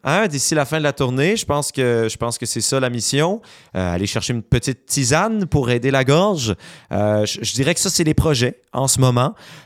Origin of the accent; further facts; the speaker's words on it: New Brunswick, Canada; qui avait lieu le 16 septembre dernier à Madran, dans mon coin de pays, dans le nord-est du Nouveau-Brunswick.